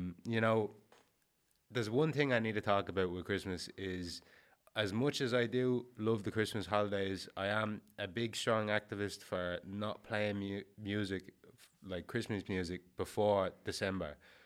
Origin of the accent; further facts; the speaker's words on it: Dublin, Leinster, Ireland; Well, I'm from Dublin. I'm not from Carlo myself, so I'm going to be heading back down to Dublin to see all my family.